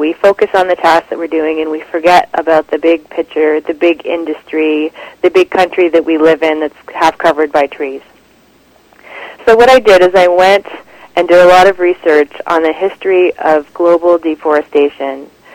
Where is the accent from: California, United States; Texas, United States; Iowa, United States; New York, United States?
New York, United States; moved away as an adult; now in Canada; I'm from upstate New York. I came to Canada in 1990, which is the same year that I started tree planting